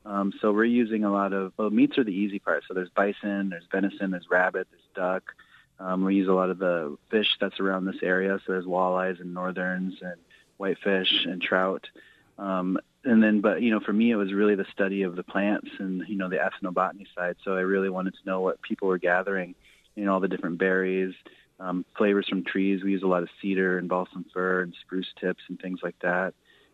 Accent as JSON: {"language": "English", "town": "Pine Ridge", "region": "South Dakota", "country": "United States", "tie": "born or raised there", "said": "Because of my background, you know, growing up on Pine Ridge in general, and just, you know, being a chef in the city for such a long time"}